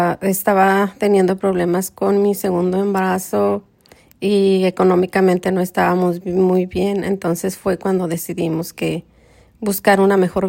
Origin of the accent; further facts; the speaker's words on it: Mexico; moved away as an adult; now in United States; tengo 59 años y soy de México.